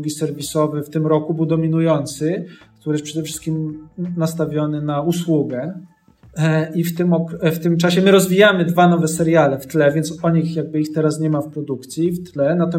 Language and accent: Polish; Ghana; Polish is a second language; Mój syn ma na imię ODO. Pochodzimy z Gany. I ODO w naszym lokalnym języku znaczy miłość.